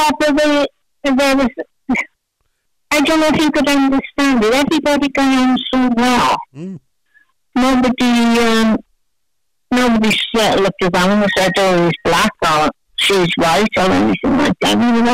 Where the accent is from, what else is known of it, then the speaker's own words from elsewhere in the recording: Northampton, East Midlands, United Kingdom; I lived in Northampton.